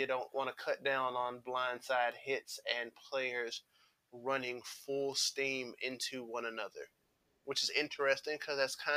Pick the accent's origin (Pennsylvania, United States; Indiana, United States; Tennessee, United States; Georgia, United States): Tennessee, United States; Memphis; because my hometown Memphis does have a team, the Express, who will be playing in the AAF this upcoming season